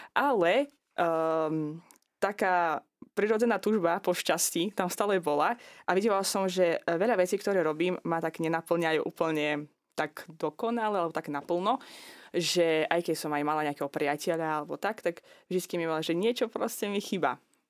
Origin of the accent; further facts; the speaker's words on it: Azerbaijan; keďže som nevyrastala na Slovensku, ale vyrastala som v ďalekom Azerbajdžane, v krajine, kde ani nie je úplne, že kresťanstvo také bežné